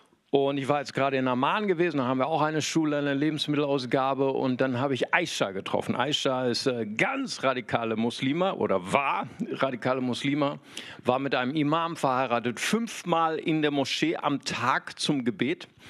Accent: Bonn, North Rhine-Westphalia, Germany; Ja, ich komme, wie gesagt, aus Bonn.

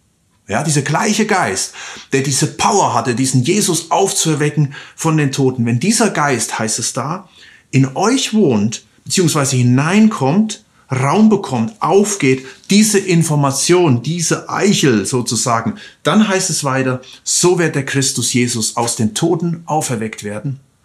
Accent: Germany; erleben vielleicht die authentischste Ostern, die wir bisher gehabt haben, zumindest als Deutsche. In anderen Ländern gab es sicherlich auch schon oft diese authentische Ostern, aber besonders hier in unserem Land.

